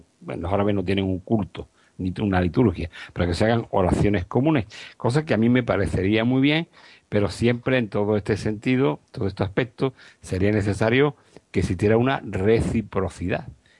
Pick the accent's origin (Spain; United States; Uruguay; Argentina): Spain; los españoles somos españoles y no somos andalusíes.